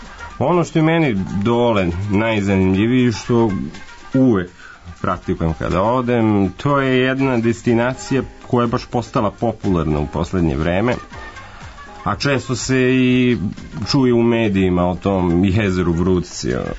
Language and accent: Serbian; Užice, Zlatibor District, Serbia; now in Belgrade, Serbia; Da, Užice, ja sam iz Užice, idem često dole, odlazim, živim u Beogradu